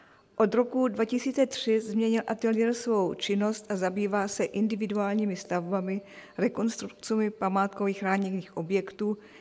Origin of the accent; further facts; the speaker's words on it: Liberec Region, Czechia; now in Germany; původně pocházím z Jablonecka a v roce 1964 jsem odešla s rodiči do Německé spolkové republiky.